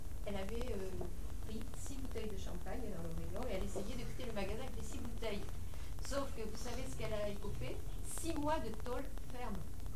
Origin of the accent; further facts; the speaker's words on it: Tulle, Nouvelle-Aquitaine, France; je viens de Tulle en Corrèze, Tulle tout le monde connaît parce que bon, c'est nationalement un endroit important. Mais c'est une petite ville très tranquille